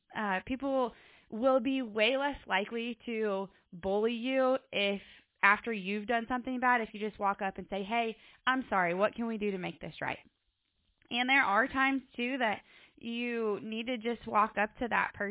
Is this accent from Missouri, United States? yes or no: no; Iowa, United States; I'm from Iowa.